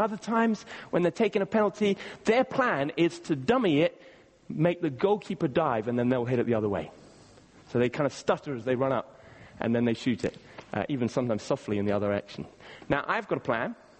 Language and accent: English; Kenya; When I was growing up, I was growing up in Kenya in East Africa